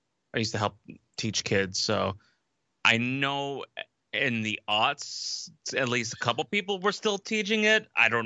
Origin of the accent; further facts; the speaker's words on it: Midwest, United States; because I'm from the Midwest, I've always had a soft spot in my heart for Johnny Appleseed.